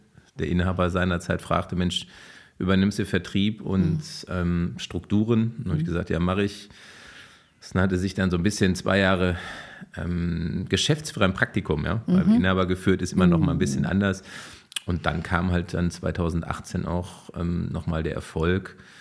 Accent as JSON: {"language": "German", "town": "Dortmund", "region": "North Rhine-Westphalia", "country": "Germany", "tie": "born or raised there", "said": "Ich komme ja ursprünglich aus dem Ruhrgebiet. Ich bin in der schönsten Fußballstadt Deutschlands groß geworden, ist in Dortmund."}